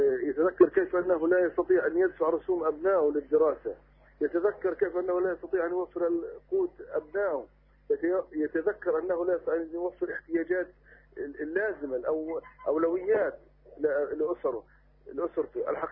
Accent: Palestine; ولكن أيضا بإمكاننا نحن كفلسطينيين أن نقدم بعض الحلول

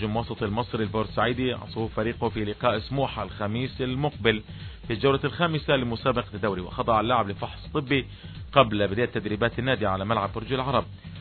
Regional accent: Palestine; أتمنى البلدان العربية وبلدان بلادنا فلسطين

